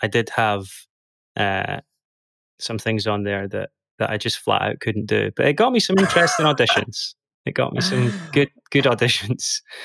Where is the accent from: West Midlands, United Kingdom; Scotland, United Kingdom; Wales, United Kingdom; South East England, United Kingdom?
Scotland, United Kingdom; Dundee; moved away as an adult; now in London, United Kingdom; So I'm originally from Dundee in Scotland. I grew up there for the first 20-something years of my life. And I went to university there, studied there, I studied law. And then after I completed my degree, I moved to London.